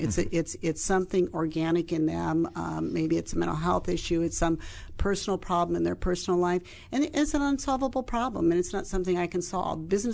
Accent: Omaha, Nebraska, United States; Omaha, Nebraska.

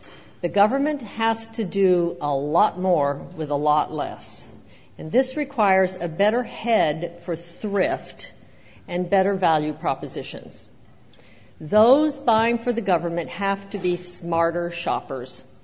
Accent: North Dakota, United States; I'm from North Dakota, so I can call them little flurries.

